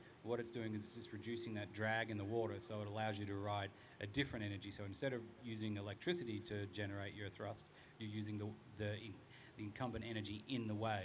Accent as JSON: {"language": "English", "country": "Australia", "lives_now": "United States", "said": "Well, you can tell I'm from Australia"}